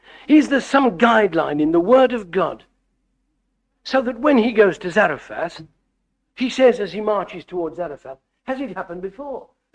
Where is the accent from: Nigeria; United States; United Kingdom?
United Kingdom; England; you're much more well aware of this in these latitudes than I am coming from England.